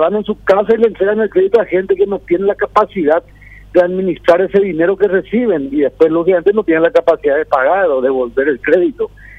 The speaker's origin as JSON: {"language": "Spanish", "country": "Paraguay", "said": "somos todos los paraguayos los que vamos a pagarle sus cuentas"}